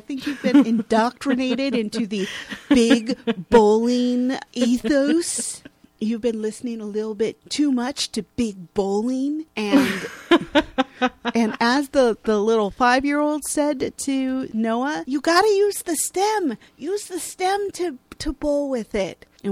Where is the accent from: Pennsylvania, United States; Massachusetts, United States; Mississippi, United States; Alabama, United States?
Massachusetts, United States; Boston; accent: Boston; Yeah, getting rid of my Boston accent was really hard, but somehow I managed to do it.